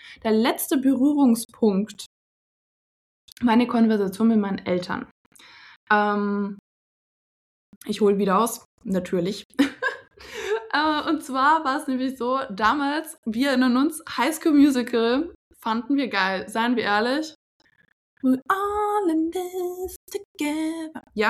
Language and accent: German; Regensburg, Bavaria, Germany; Ich bin im Februar geboren und auch ein kleiner Mischling. Bin aber hier aufgewachsen in Deutschland, in meiner Heimatstadt Regensburg. Da wohne ich jetzt tatsächlich aktuell auch gerade wieder, beziehungsweise noch.